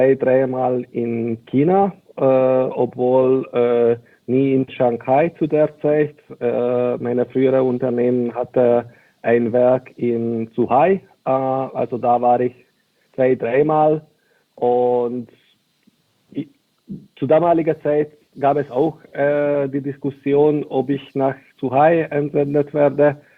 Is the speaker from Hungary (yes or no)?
yes; Hungary; Ich bin eigentlich aus Ungarn, aber beruflich sehr deutsch geprägt und mit Strukturen und klaren Regeln.